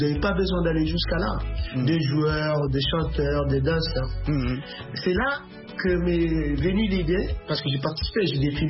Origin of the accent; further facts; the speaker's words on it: Guinea-Bissau; French is a second language; En fait, moi, depuis mon jeune âge, chez moi en Guinée-Bissau